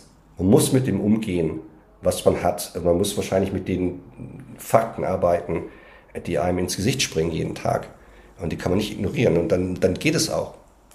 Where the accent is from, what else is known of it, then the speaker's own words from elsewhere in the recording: Baden-Württemberg, Germany; born there; ich komme aus dem Schwarzwald, gebürtig.